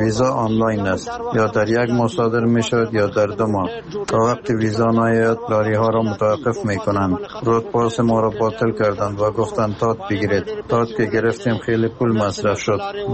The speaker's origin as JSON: {"language": "Persian", "country": "Afghanistan", "said": "ما افغان هستیم، خانه های ما در افغانستان است."}